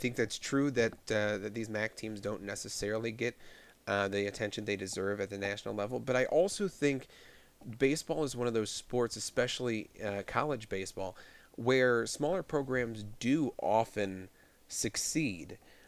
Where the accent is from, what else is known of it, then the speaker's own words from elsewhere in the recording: Ohio, United States; for those of us like me who were growing up in Northeast Ohio at the time.